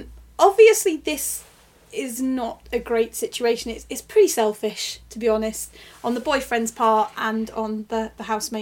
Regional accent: Macclesfield, North West England, United Kingdom; And one of the first cases was in my hometown of Macclesfield.

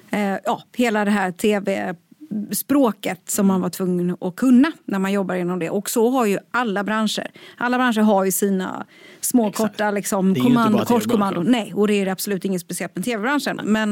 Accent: Småland, Sweden; jag ju på Småland med någon slags romantiskt filter i att jag vill tillbaka till där jag kommer ifrån

